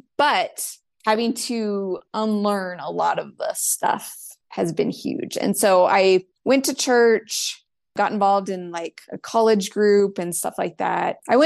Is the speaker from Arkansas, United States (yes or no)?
no; Spokane, Washington, United States; I grew up in Spokane. I stayed there the whole time. And then I met my husband, and then we moved away.